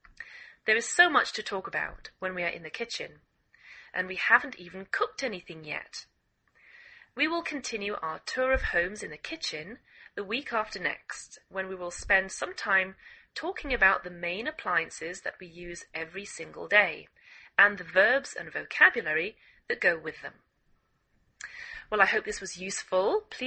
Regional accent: England, United Kingdom; now in United States

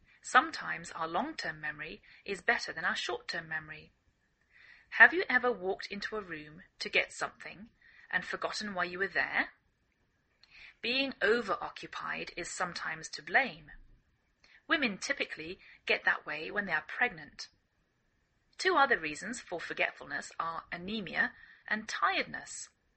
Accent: England, United Kingdom; now in United States

